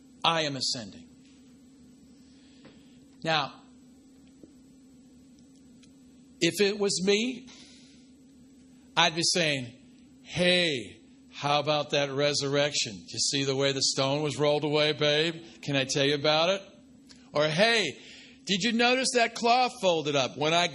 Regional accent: New York, United States; now in Martinsville, United States; You got to understand, I'm from New York. We don't know where anything is besides New York.

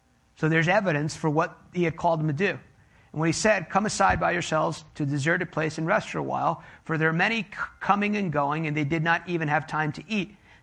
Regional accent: United States; Americans, I'm American, so I can say this

